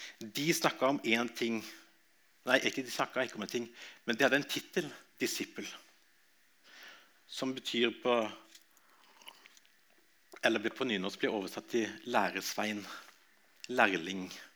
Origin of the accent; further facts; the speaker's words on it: Southern Norway, Norway; Eller som sørlending, så kan jeg kjenne meg igjen i et dikt